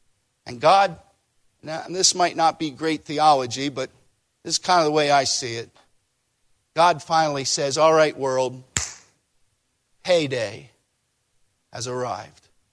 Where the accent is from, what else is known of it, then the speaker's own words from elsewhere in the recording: Pennsylvania, United States; I grew up outside of Philadelphia.